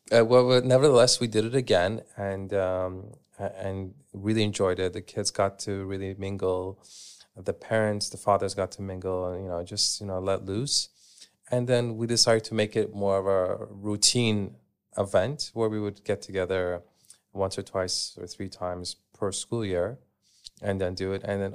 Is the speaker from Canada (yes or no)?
yes; Canada; I grew up in Canada, and growing up, I would go camping with my family.